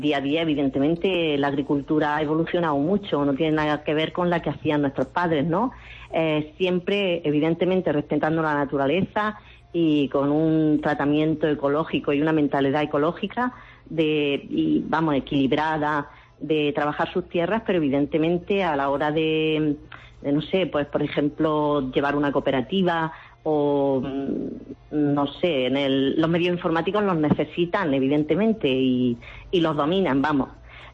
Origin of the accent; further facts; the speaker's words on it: Jaén, Andalusia, Spain; yo soy de Jaén. Y aquí es Olivar.